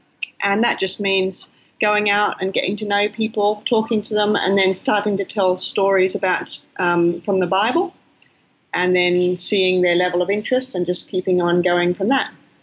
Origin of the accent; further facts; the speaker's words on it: Taiwan; also born or lived in Malaysia / Philippines; now in Australia; I am an Australian, but I actually grew up in Asia because my parents were OMF missionaries in Taiwan. So all the way till I was 17, I lived in Malaysia and the Philippines for school and in Taiwan.